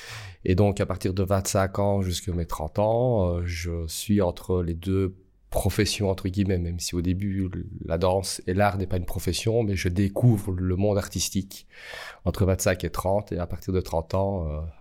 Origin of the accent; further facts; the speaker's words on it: Liège, Wallonia, Belgium; je suis liégeois, artiste entre guillemets multidisciplinaire